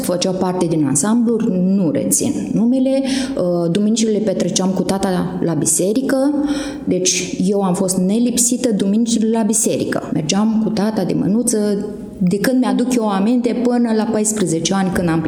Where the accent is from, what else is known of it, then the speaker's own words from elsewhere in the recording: Săveni, Botoșani County, Romania; Deloc sunt din Săveni, județul Botoșani.